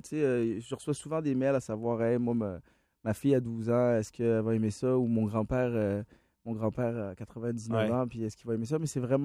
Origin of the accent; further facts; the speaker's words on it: Laval, Quebec, Canada; Moi, j'ai grandi à Laval sur une rue où toutes les maisons étaient identiques.